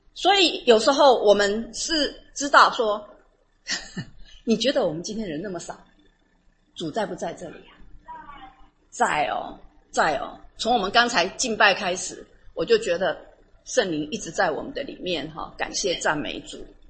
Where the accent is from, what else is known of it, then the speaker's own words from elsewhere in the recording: Taiwan; 我们台湾人讲世俗人